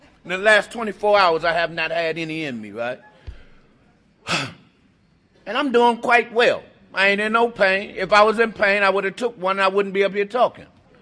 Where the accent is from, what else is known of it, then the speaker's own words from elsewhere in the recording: Washington, District of Columbia, United States; like I'm from D.C. too. I need to say that, right? I'm from Southeast D.C.